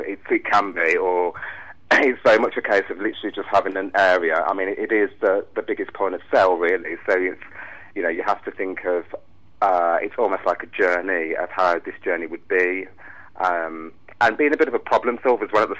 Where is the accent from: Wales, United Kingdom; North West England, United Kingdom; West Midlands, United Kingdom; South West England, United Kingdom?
West Midlands, United Kingdom; Birmingham; Originally from Birmingham.